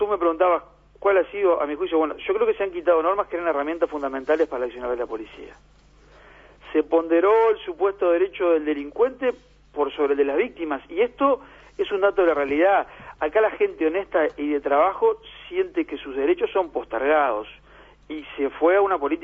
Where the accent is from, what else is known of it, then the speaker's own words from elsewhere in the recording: Maldonado, Uruguay; Ya le puedo decir, yo soy del departamento de Maldonado, y eso en Maldonado no se aplica.